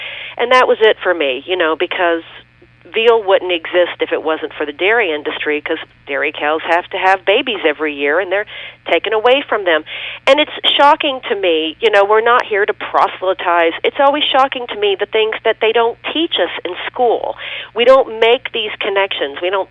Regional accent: Louisville, Kentucky, United States; I grew up in Louisville, Kentucky

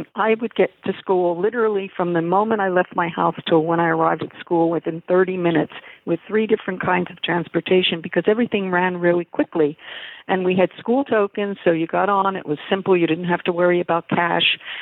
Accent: Philadelphia, Pennsylvania, United States; I said that I grew up in Philadelphia, and at age 11, I had to take the bus to junior high

